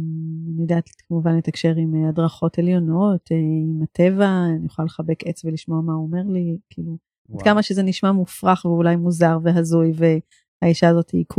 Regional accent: Holon, Tel Aviv District, Israel; also born or lived in Rishon LeZion; now in Pardes Hanna, Israel; במקור אני מחולון, לא מאוד מרחוק, אבל מקור אני חולונית. ועברתי לפה כי פשוט כל החברים שלי נמצאים פה, בתוך קהילת פרדס חנה

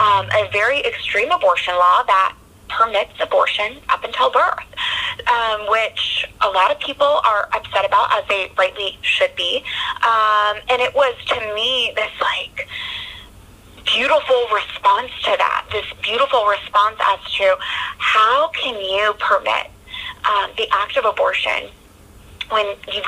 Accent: East Coast, United States; Growing up on the East Coast, living on the East Coast now

